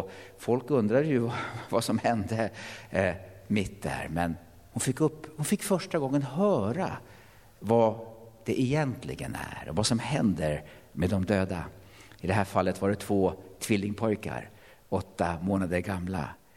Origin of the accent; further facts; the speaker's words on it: Sigtuna, Stockholm County, Sweden; har förmånen att få vara i varma Skåne. 12 grader 1 november. Uppe i Sigtuna där jag kommer från har vi minus 22.